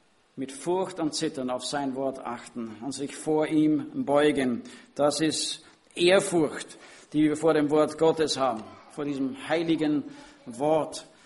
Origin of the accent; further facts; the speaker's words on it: Linz, Upper Austria, Austria; Ich kenne es noch aus meiner Kindheit in der Gemeinde in Linz.